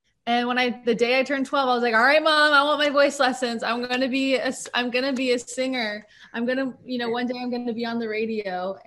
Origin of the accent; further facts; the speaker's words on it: Pensacola Beach, Florida, United States; And I grew up in Pensacola Beach, Florida, where they really didn't have a lot of, they had no like music in our schools or anything like that.